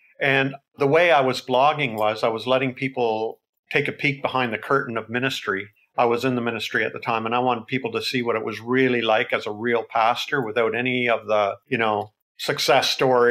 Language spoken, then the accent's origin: English; Canada; I'm Canadian. We're living in Canada.